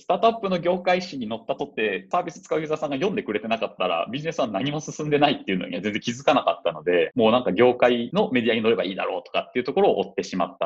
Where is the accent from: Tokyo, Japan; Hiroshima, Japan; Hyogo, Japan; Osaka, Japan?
Osaka, Japan; 簡単な自己紹介をさせていただきますと、で出身は大阪です。で、大阪の高校で大阪の大学関西学院大学を卒業して